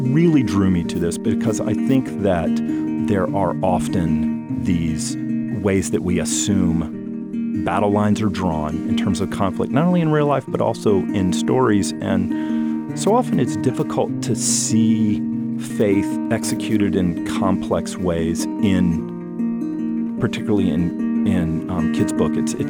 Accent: Atlanta, Georgia, United States; I grew up in Atlanta.

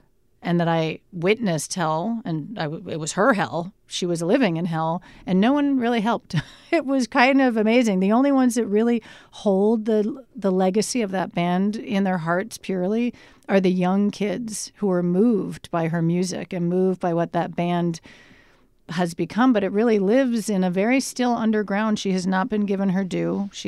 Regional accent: Canada; born there; I'm born Canadian with dual citizenship, jumped into an American thing

